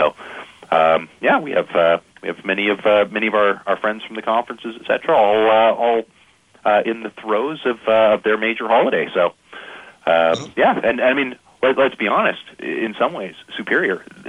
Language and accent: English; Canada; I'm Canadian. I know about Thanksgiving and American Thanksgiving.